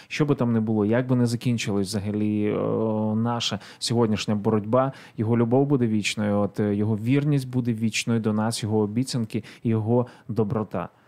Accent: Ivankiv, Kyiv Oblast, Ukraine; Іванків з першого, мій рідний Іванків, з 1 квітня вже не окупований

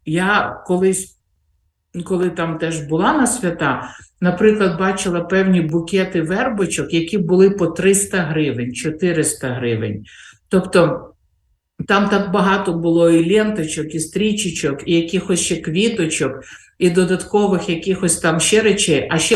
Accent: Dnipropetrovsk Oblast, Ukraine; бо на Дніпропетровщині, звідки я родом, трохи не так святкують

